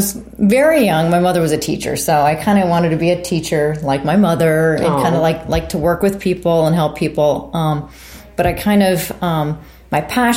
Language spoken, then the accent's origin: English; Illinois, United States; I grew up in the Chicago area.